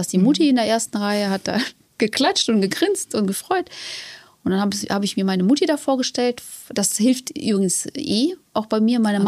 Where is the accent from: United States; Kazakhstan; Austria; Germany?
Kazakhstan; moved away; ich bin in der Sowjetunion aufgewachsen, in Kasachstan geboren.